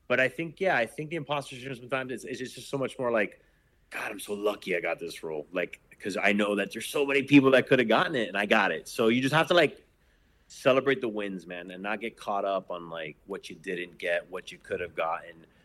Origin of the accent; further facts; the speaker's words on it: Miami, Florida, United States; So you grow up in Miami, which I think growing up in Miami is beautiful because you don't grow up thinking you're the other.